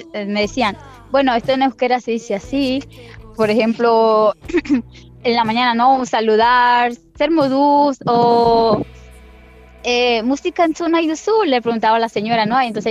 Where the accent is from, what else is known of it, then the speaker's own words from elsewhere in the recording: Nicaragua; now in San Sebastián, Spain; soy de Nicaragua. Hace 4 años vine a vivir a Donosti.